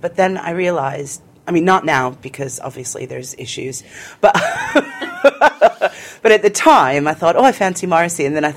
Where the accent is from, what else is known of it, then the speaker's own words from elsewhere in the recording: New Jersey, United States; moved away as an adult; now in London, United Kingdom; I grew up in New Jersey. I've been in London, and I've been a proud Londoner for, gosh, almost 28 years now, I guess. I grew up in a small, working-class, coastal, seaside resort town on the Jersey Shore.